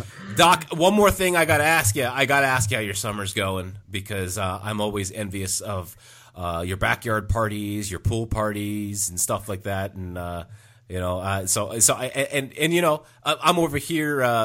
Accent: Canada; I'm Canadian, so I don't like – naturally, I don't like guns.

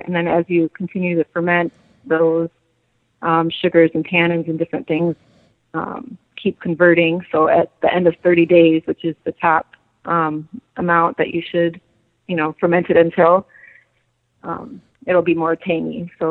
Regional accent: California, United States; born there; I was born in California, so, you know, that health surrounded me.

